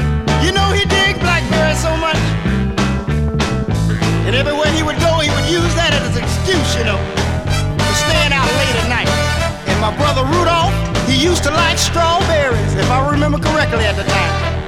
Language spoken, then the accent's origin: English; Cincinnati, Ohio, United States; rothers and I was raised in Cincinnati, you know, Cincinnati, Ohio.